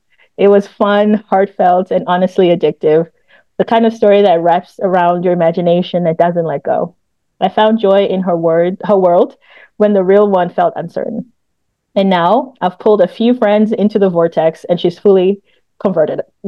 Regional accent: Boston, Massachusetts, United States; accent: Boston; I gave my Boston accent popped out a little

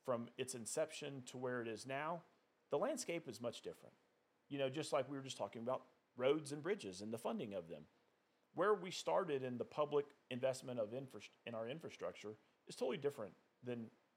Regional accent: Somerville, United States; now in Rock Hill, United States; I hail from Somerville, but living up here in Rock Hill for now, what, almost 20 years

